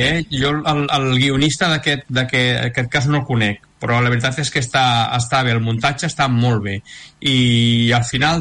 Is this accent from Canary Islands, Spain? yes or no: no; Canet de Mar, Catalonia, Spain; Jo soc de Canet de Mar, i aleshores d'allà és d'on va néixer … tres... Bueno, jo soc adoptat, de Canet de Mar, però bueno... Tres membres de … que som de Canet de Mar